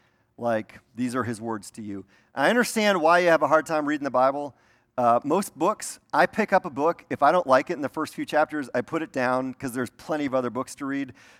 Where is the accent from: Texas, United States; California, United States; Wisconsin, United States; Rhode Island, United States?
Wisconsin, United States; Milwaukee; I grew up in Milwaukee, outside Milwaukee